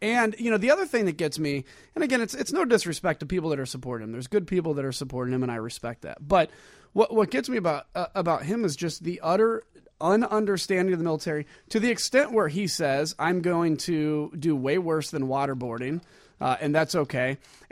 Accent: United States; What I'm saying for me, though, is, as an American, I have a decision to make.

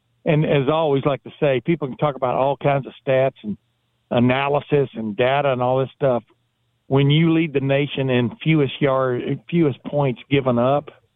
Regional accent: Texas, United States; When I grew up down in Texas, it was a Red River Shootout

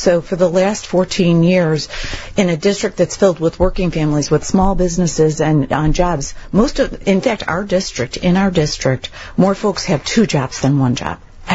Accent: Palos, Illinois, United States; also born or lived in Beverly; I was born in Beverly, grew up in Palos, and I now live in Grange.

